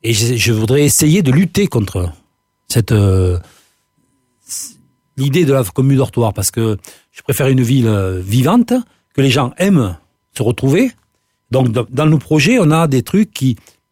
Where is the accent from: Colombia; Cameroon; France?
France; Villefranche-de-Rouergue, Occitanie; born there; Martiel, c'est ma deuxième commune, parce que je suis né à Villefranche.